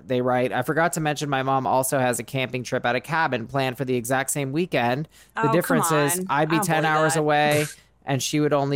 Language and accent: English; Arizona, United States; They were in Florida. I was raised in Arizona. We saw them once a year.